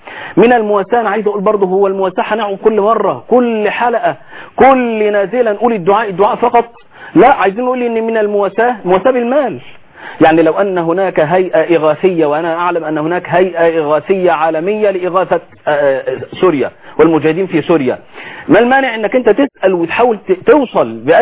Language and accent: Arabic; Egypt